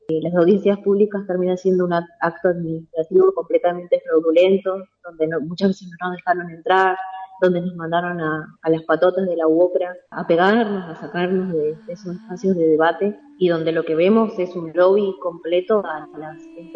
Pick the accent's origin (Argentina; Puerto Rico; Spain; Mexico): Argentina; Río Negro; now in San Antonio Oeste, Argentina; soy de territorio de Lucuche, nací y criada en territorio a 60 kilómetros de General Conesa, un pueblito muy chiquito. Ahora me encuentro ya hace algunos años viviendo en territorio de Las Pinches, igual muy cerca de mi territorio, en San Antonio Oeste